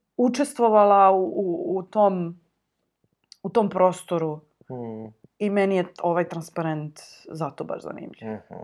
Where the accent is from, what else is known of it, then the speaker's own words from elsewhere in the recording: Belgrade, Serbia; Ja sam iz Beograda.